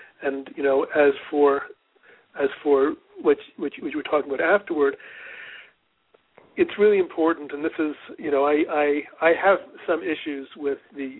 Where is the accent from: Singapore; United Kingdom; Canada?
Canada; now in United States; I'm Canadian. I had no desire to move to the U.S. and live here. And here I have now been here since 1997.